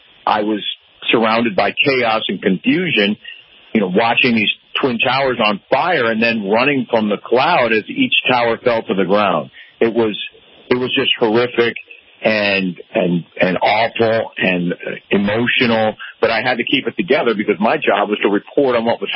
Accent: East Coast, United States; And even though I grew up on the East Coast and drove in rain all the time

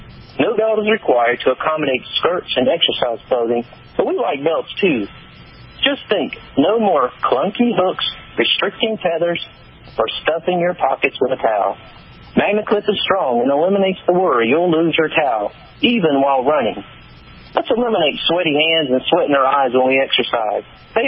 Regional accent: North Carolina, United States; Okay, well, I grew up here in North Carolina, and I've been planted here for a while.

